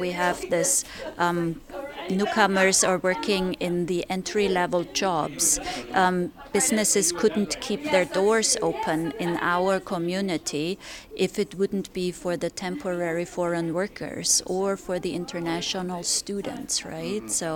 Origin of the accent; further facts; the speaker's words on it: Germany; moved away as an adult; now in Canada; I came in 2007. I'm from Germany originally, and I'm a super privileged newcomer